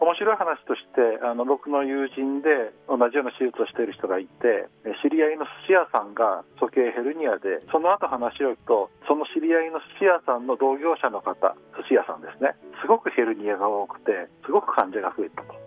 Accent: Itsukaichi, Hiroshima, Japan; 僕出身は五日市です。

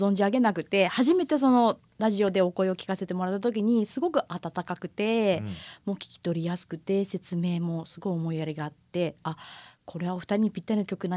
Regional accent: Hatsukaichi, Hiroshima, Japan; あの私はですね廿日市出身で、原というところに住んでたんですけど

